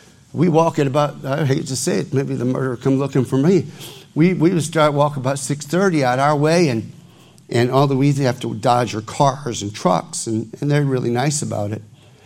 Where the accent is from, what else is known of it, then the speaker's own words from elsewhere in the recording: Michigan, United States; also born or lived in Tennessee; he came from North Carolina, I came from Michigan, and by way of Tennessee to a Bible college.